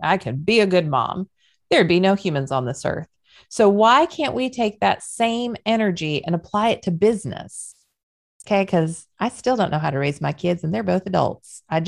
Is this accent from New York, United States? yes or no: no; California, United States; Y'all, I'm from Southern California. Do not judge me for the words that I use. Okay. It's just vernacular.